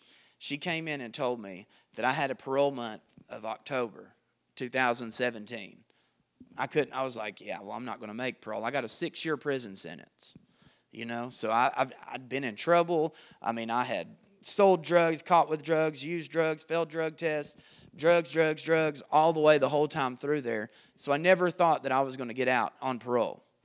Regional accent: Chattanooga, Tennessee, United States; because all my charges were in Georgia and I'm from Chattanooga, right?

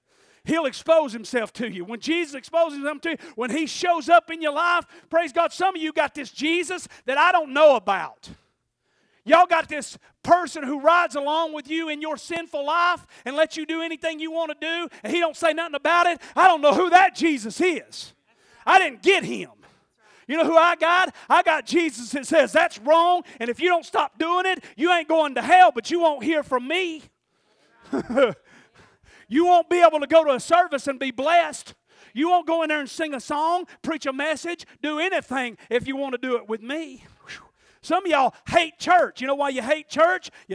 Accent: Ocoee, Tennessee, United States; Yesterday we rode over into Ocoee, Tennessee. That's my hometown.

